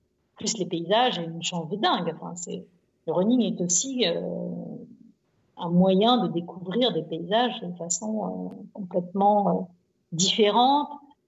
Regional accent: Nantes, Pays de la Loire, France; born there; 80 jours, je suis née à Nantes, hommage à

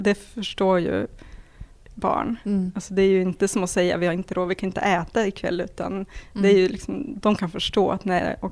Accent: Umeå, Västerbotten County, Sweden; Ja, jag kommer från Umeå, eller en by utanför.

